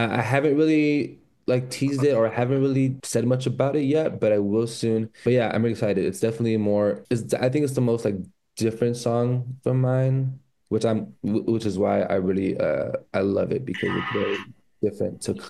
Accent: California, United States; Even though I live in LA and I'm from California my whole life

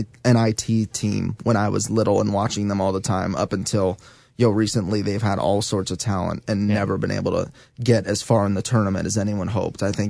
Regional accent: Illinois, United States; I mean, I'm from Central Illinois. There are no White Sox fans.

